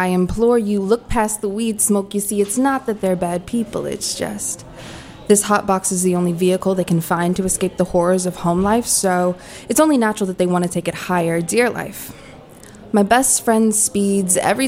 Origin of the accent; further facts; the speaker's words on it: Washington, District of Columbia, United States; also born or lived in Prince George's County; So I'm from Washington, D.C. Washington, D.C. and PG, I kind of fluctuate between the two.